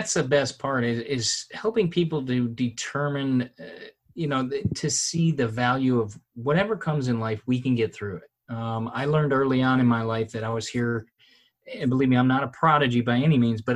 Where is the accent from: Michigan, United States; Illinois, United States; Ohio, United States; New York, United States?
Michigan, United States; I was raised in Michigan, so we would go up north